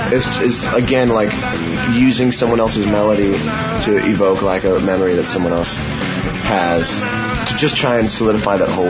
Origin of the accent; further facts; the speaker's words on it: Bridgeport, Connecticut, United States; I'm actually from Bridgeport, so big shout out to Bassett High School and Central and Harding High and Central High School.